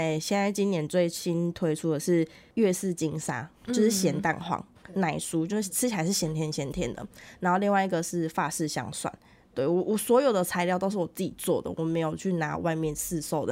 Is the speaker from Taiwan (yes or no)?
yes; Penghu County, Taiwan; 因为爸爸是澎湖人，然后就对嘛，我也是澎湖人。